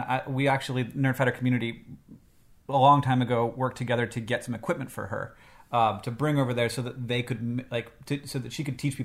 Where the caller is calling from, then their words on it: Wallonia, Belgium; English is a second language; I'm a listener from the French-speaking part of Belgium.